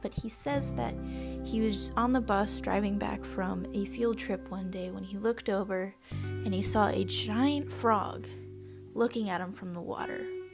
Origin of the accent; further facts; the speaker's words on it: Loveland, Ohio, United States; Growing up in Loveland, you hear a lot of stories about the Loveland Frog.